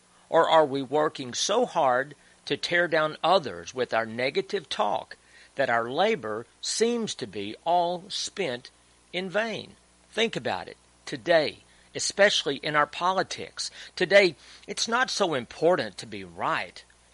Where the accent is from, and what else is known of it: Texas, United States; born or raised there